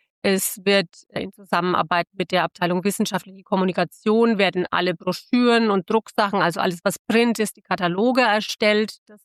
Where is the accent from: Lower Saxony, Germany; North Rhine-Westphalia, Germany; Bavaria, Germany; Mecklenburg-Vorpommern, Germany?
Bavaria, Germany; Stockheim; Ich komme aber ganz aus der Nähe, etwa 50 Kilometer von Bad Kissingen entfernt. Es ist aus dem schönen Stockheim, die Perle des Streutals, sagt man dazu. Also ich bin eine waschechte Rhönerin. Und ich war zwischendurch auch schon mal nach Hessen ausgewandert, aber bin dann mit meiner Tochter wieder zurück in die Heimat gezogen